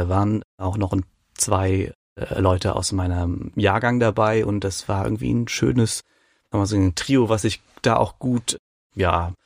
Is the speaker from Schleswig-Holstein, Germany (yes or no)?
no; Rhineland-Palatinate, Germany; Das ist ja auch bei uns in der Eifel immer so ein Festival gewesen. Und als Schüler fand ich das natürlich ganz toll